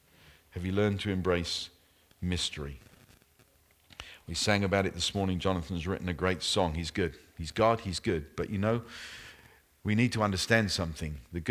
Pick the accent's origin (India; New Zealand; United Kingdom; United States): United Kingdom; And I'm a Brit.